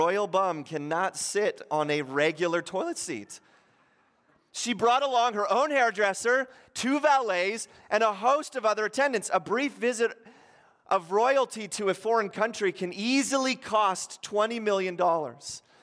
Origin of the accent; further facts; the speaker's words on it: Ottawa, Ontario, Canada; I grew up in Ottawa